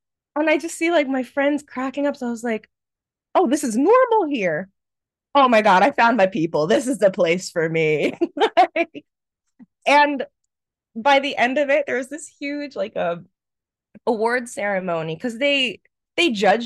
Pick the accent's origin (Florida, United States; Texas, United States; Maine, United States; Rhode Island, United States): Florida, United States; Homestead; So I grew up in South Florida, Homestead, if you know it, what up the stead. And you know, I grew up not having money, not being introduced to the arts at all.